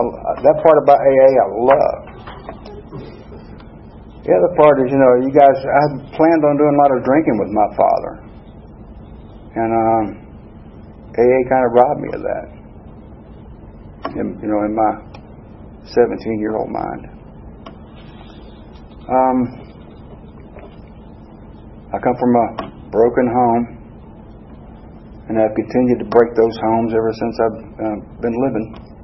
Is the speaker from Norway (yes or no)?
no; Atlanta, Georgia, United States; I grew up in Atlanta, and in case you're wondering what part of Atlanta that is, it's Atlanta, you know, inside the old city limits before they expanded. So I'm a native.